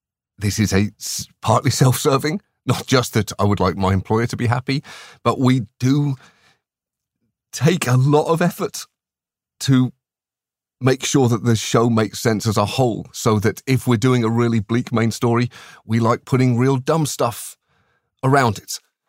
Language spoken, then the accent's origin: English; United Kingdom; this might be a hang-up of being British.